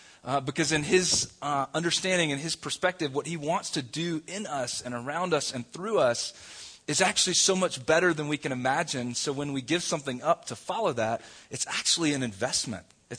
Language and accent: English; the South, United States; also born or lived in Denver / Atlanta; And that's, again, now, I grew up in the South, and things are just kind of that way. It's part of the culture and the DNA.